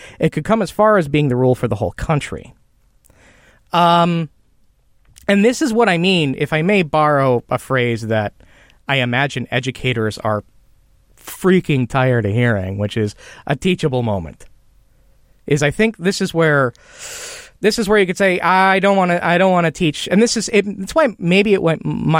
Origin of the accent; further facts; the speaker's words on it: Midwest, United States; All right, so I'm probably going to get this wrong on both counts because I am unremittingly from the Midwest.